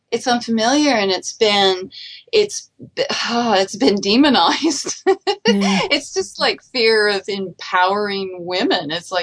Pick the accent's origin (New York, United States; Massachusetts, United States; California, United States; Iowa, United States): California, United States; Santa Cruz; moved away; I'm from Santa Cruz, California, and there are things like the mountains so close to the sea and that green color of the ocean and kelp.